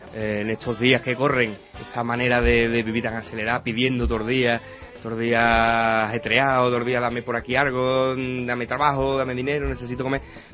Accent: Andalusia, Spain; porque claro, somos rockeros y andaluces.

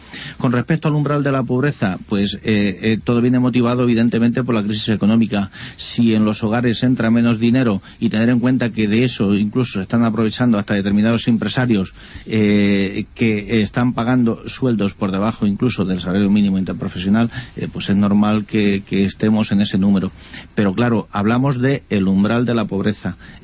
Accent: Castilla-La Mancha, Spain; Eso en Madrid seguramente sí, pero no en mi pueblo, en Ciudad Real seguramente no, en un pueblo de Ciudad Real.

